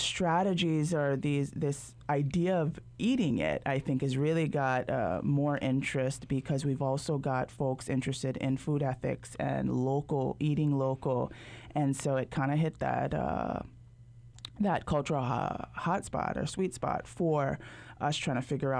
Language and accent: English; Hawaii, United States; I mean, I'm from the Big Island, so I'm thinking fire ants, koki, like, are we really eating these?